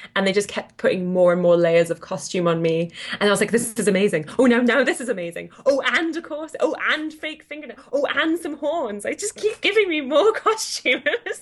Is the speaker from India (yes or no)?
no; United Kingdom; And I'm really British.